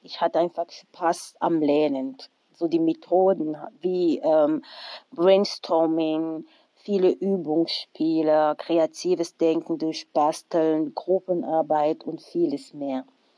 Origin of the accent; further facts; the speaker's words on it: Cameroon; now in Germany; ich komme ursprünglich aus Kamerun und studiere BWL an der Fachhochschule Würzburg-Schweinfurt.